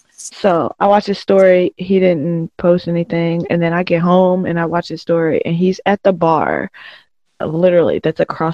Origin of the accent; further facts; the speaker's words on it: Lexington, United States; I work in Lexington, and I'm from Lexington, obviously, but I don't live there currently.